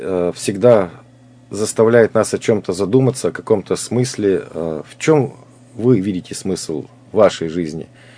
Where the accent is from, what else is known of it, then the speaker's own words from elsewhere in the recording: Russia; born there; хорошо, что я родился в России.